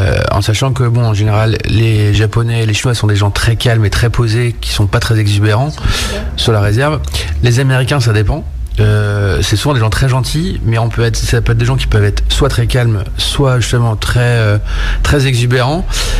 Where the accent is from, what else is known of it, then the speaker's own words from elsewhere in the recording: Brittany, France; En sachant que je suis breton, tout le monde imagine que je mets que c'est du beurre de micelle